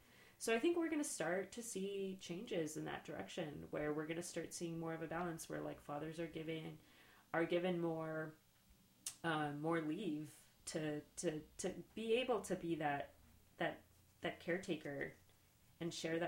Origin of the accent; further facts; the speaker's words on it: El Paso, Texas, United States; I grew up in Texas, in El Paso, Texas, and my father's a Mexican father.